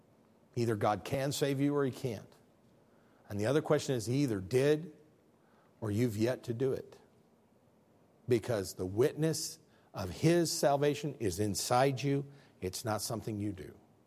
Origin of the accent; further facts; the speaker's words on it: United States; born there; Even better than that, I was born in America. I'm a Bears fan.